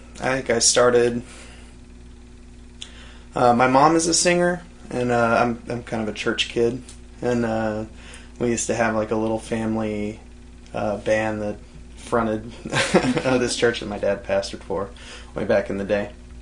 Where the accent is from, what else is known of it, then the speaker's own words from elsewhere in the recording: New Mexico, United States; now in Illinois, United States; I mean, I grew up in New Mexico, and I've lived in Illinois for 10 years or so